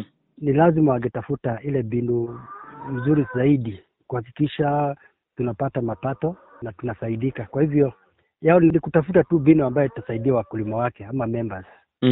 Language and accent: Swahili; Dakaine, Murang'a County, Kenya; Natoka eneo la Murang'a. Area yangu ni mahali inaitwa Dakaine. Mimi ni mkulima mdogo, nalima hapa area ya Dakaine.